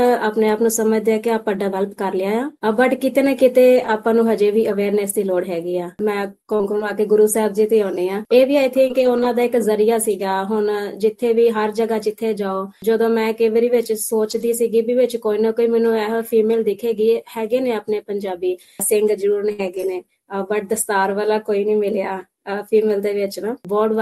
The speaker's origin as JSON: {"language": "Punjabi", "town": "Amritsar", "region": "Punjab", "country": "India", "lives_now": "Australia", "said": "ਮੇਰਾ ਪਿਛੋਕੜ ਅੰਮ੍ਰਿਤਸਰ ਸ਼ਹਿਰ ਹੈ, ਪੰਜਾਬ, ਤੇ ਮੈਂ ਉਦੋਂ ਵੀ ਸਪੋਰਟਸ ਕਰਦੀ ਸੀ। ਅੰਮ੍ਰਿਤਸਰ ਗੁਰੂ ਸਾਹਿਬ ਦੀ ਨਗਰੀ ਹੈ, ਉੱਥੇ ਪੇਰੈਂਟਸ ਨਾਲ ਗੁਰਦੁਆਰਾ ਸਾਹਿਬ ਜਾਣਾ, ਸੇਵਾ ਕਰਨੀ, ਪੰਜਾਬੀ ਕਮਿਊਨਿਟੀ ਵਿੱਚ ਵਿਚਰਨਾ"}